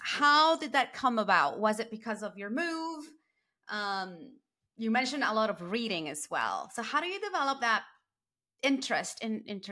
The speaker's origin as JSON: {"language": "English", "country": "Guatemala", "tie": "born or raised there", "said": "because when I grew up in Guatemala, there were not that many, you know, we're talking the 80s."}